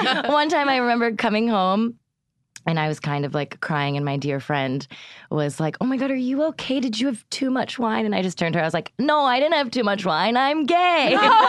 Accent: Pampa, Texas, United States; born there; Born in Pampa, Texas

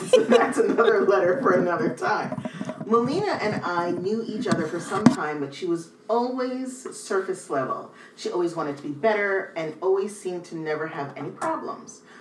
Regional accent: Canada; I'm from Canada. Very nice people.

